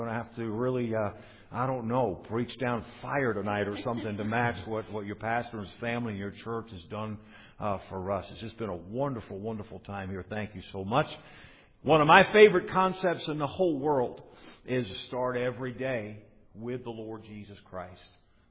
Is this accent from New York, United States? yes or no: yes; New York, United States; I'm not just an American. I'm a New Yorker, lifelong New Yorker, all right? And I'm pretty defensive about my state of New York.